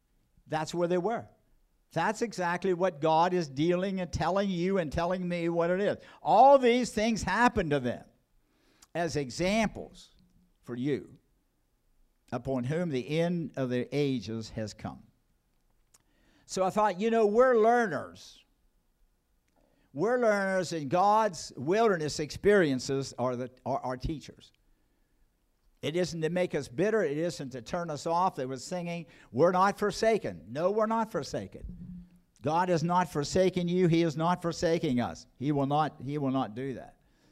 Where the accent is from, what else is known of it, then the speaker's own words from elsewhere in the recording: United States; I'm country. I was born and raised in Bedford County.